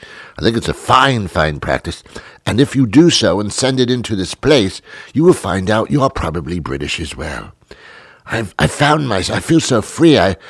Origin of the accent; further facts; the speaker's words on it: United States; born there; Now, I was born in the United States, but I think that was a mistake.